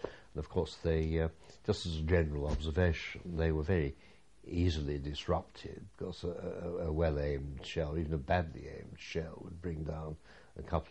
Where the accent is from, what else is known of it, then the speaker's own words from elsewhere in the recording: East Midlands, United Kingdom; I was brought up in Lincolnshire, and although I was in North Lincolnshire, I knew people in the Fens and went there